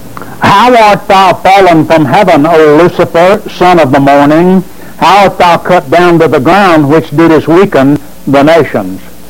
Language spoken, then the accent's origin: English; Alabama, United States; I'm glad to be an American. I thank God that I was born in America. I thank God that I'm from Alabama.